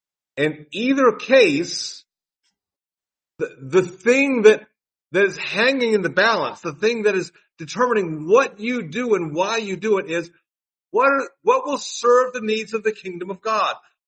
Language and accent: English; United States; I'm an American through and through. I'm as patriotic an American as you're going to find anywhere. I love my country.